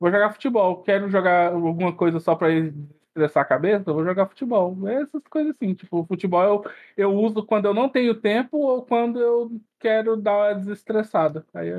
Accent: São Paulo, Brazil; born there; now in Goiânia, Brazil; São Paulino, porque eu nasci em São Paulo mesmo.

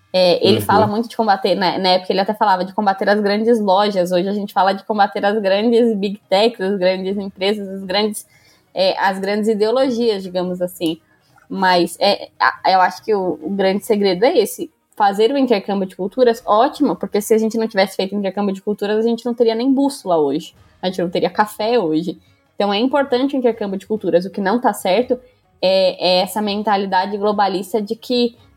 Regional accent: São Paulo, Brazil; nós somos do interior de São Paulo

